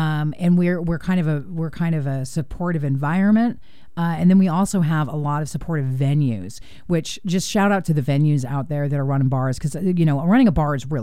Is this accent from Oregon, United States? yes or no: yes; Portland, Oregon, United States; So I try to make it, for me, like I'm from Portland, like I'm a native. And so I grew up here when the queer community was a lot different.